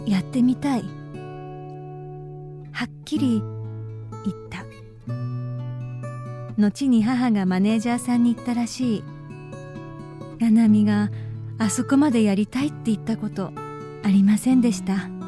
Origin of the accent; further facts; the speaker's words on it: Kagoshima, Japan; 生まれ育った鹿児島の自然はどんな時もふわっと